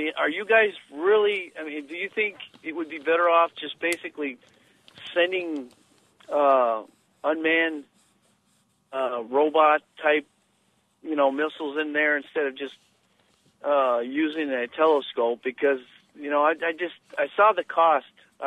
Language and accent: English; Lancaster, California, United States; I grew up in Lancaster, California. I don't know if you're aware of that, but where that's at. It's out in the desert, the high desert, but it's next to Edwards Air Force Base